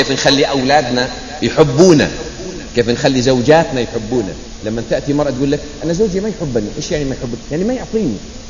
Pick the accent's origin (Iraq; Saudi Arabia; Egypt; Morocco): Saudi Arabia; Hejaz; عندنا في الحجاز لغة دارجة